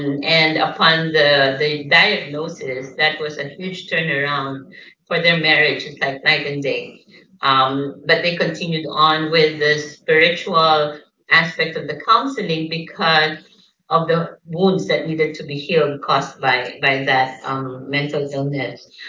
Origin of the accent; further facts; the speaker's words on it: Philippines; now in New York, United States; Yes, and we are from the Philippines. We moved to New York and 15 years ago.